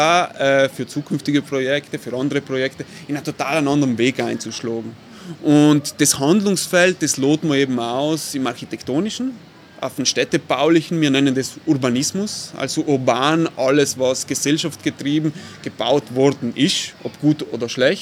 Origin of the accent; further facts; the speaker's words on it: Bolzano, Trentino-Alto Adige, Italy; Ich bin ein gebürtiger Bozner, eigentlich ein Shanghaiolo, wie man so schön sagt, weil ich komme aus der Peripherie von Bozen, Adlerstraße, also da, wo jetzt das Casanova Viertel ist.